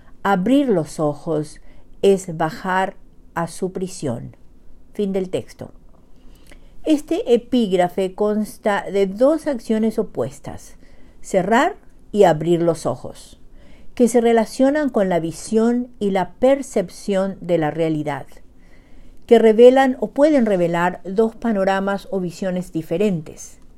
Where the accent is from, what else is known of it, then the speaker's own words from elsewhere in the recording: Paraguay; now in Bedford, United States; llego hasta ustedes desde Bedford, Massachusetts, con un nuevo relato de la producción narrativa de mi país natal, Xeretamí, Paraguay, situado en el corazón de América del Sur.